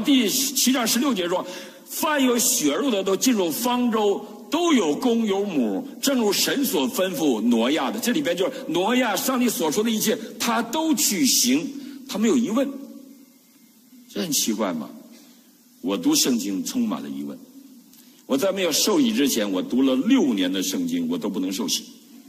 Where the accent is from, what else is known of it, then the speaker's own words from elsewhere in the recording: China; 尤其我们在中国无神论教育长大的时候